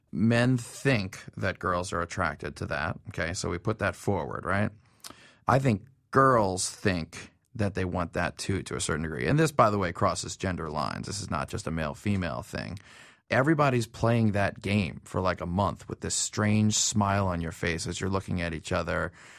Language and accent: English; New Orleans, Louisiana, United States; because I grew up in New Orleans and it's a very accelerated path there.